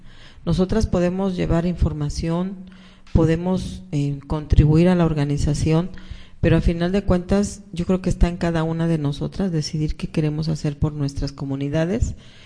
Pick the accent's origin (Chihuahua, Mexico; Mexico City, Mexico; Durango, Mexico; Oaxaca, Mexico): Mexico City, Mexico; Xochimilco; como éramos de Xochimilco, venimos de Xochimilco, claro.